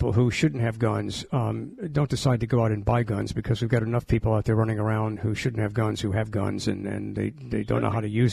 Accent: United States; I think there's something exciting as an American.

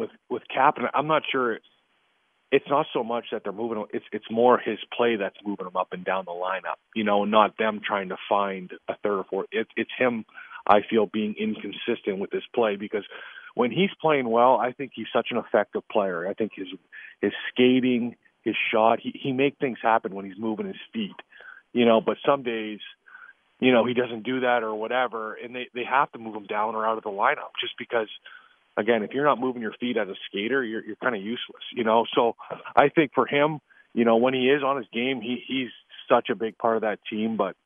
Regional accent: Canada; When I grew up in Canada

